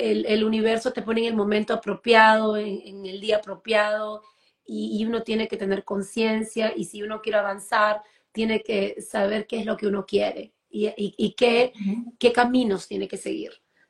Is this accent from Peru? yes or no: yes; Peru; Yo soy peruana y ahí hay mucha ayahuasca.